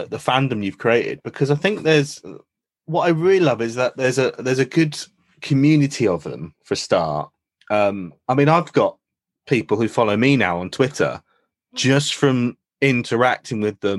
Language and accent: English; Newbury, South East England, United Kingdom; there was me playing as my hometown of Newbury FC.